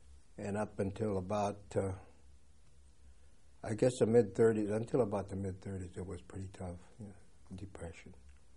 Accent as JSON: {"language": "English", "town": "Hanford", "region": "California", "country": "United States", "tie": "born or raised there", "said": "I was born in California, and my father was a farmer, I was born on a farm, raised on a farm, and when we left in 1942, we left the farm. And where I was born in California is a place called Hanford"}